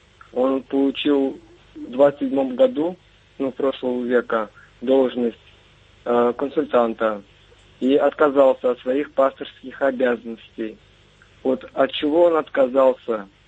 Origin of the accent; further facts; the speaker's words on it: Cheboksary, Chuvashia, Russia; Вот, я из Чебоксара.